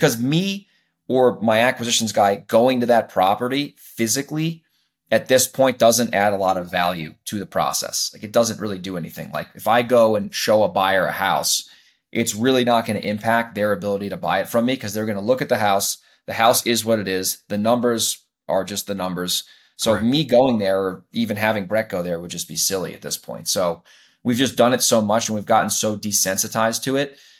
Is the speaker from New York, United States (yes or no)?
yes; New York, United States; So the main thing I will tell you is that I am originally from New York. So I grew up there. I started the business when I used to live there.